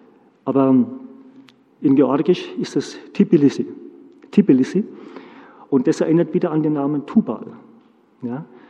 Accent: Germany; ich glaube, ich bin Deutscher

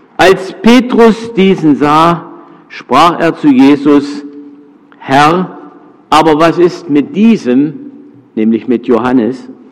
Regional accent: Thuringia, Germany; Bei uns in Thüringen ist das alles ein bisschen lockerer. Ich muss mich erstmal hier in Franken oder Bayern dran gewöhnen, dass das hier ein bisschen anders ist.

